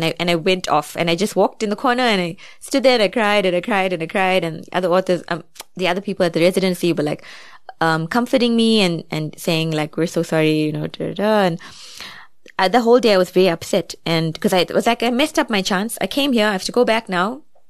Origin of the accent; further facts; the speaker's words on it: South Africa; I came all the way from South Africa.